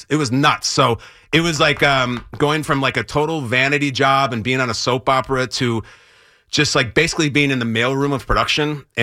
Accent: Chicago, Illinois, United States; So I have wonderful memories growing up in Chicago.

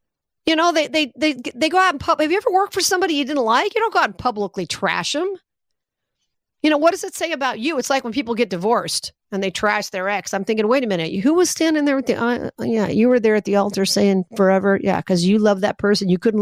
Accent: Nevada, United States; In Nevada, my home state, Sam Brown had a chance to knock a woman named

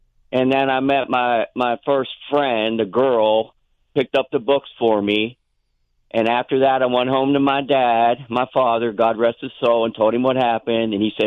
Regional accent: West Virginia, United States; This is all I have to contribute to your is I grew up in West Virginia.

